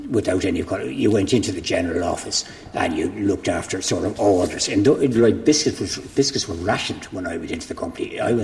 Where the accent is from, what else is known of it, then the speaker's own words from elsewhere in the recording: Dublin, Leinster, Ireland; also born or lived in Galway; So I spent about 6 months in Galway as a baby, and I can claim Galwegian by birthright, but I am brought up in Dublin, in the Donnybrook area of Dublin, South Dublin.